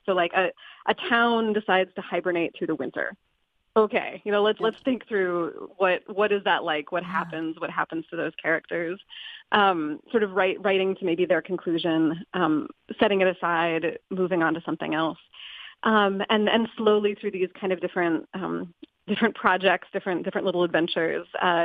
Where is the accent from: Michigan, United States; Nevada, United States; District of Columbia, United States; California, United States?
Michigan, United States; also born or lived in Arizona; I grew up in Michigan, but had been living in Arizona, and then I got the call that I got a job here at Grand Valley State University, and moved here to Grand Rapids